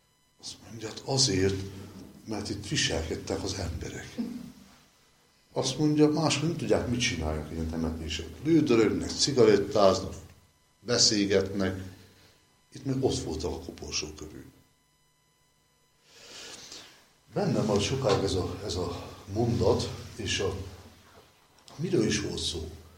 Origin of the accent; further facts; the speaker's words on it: Szekszárd, Tolna, Hungary; az én szülővárosomban, Szexárdon kiadtak egy egy könyvecskét